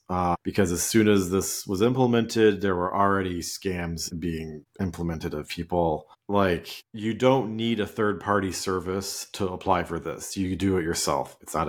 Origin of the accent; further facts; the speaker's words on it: United States; as an American, I can continue to travel to the UK as much as I would like during the two-year period